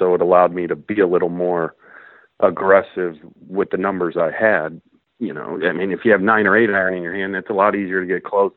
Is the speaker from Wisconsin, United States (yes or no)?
no; Ohio, United States; And, you know, growing up in Ohio, it's kind of the same weather you have over there in Illinois.